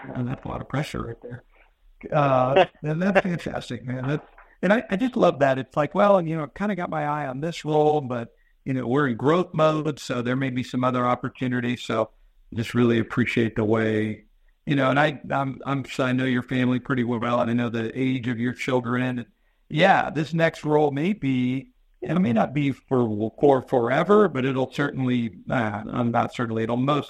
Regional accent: San Antonio, Texas, United States; moved away as an adult; I was working in my hometown of San Antonio, Texas. My wife's also from San Antonio, and we took a promotion to New Jersey.

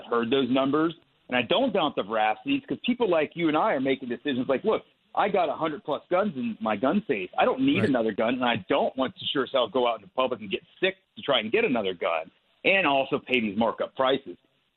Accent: Ohio, United States; but at least in my home state of Ohio

